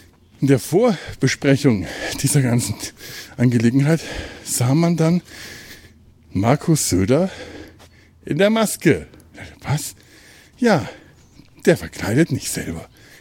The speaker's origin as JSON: {"language": "German", "region": "Bavaria", "country": "Germany", "said": "also das halte ich auch als Franke nicht aus."}